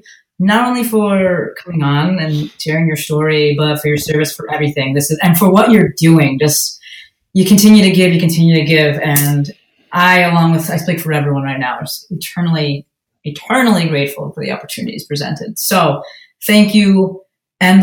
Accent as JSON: {"language": "English", "region": "New York", "country": "United States", "said": "So I came from New York, so I've always had good food."}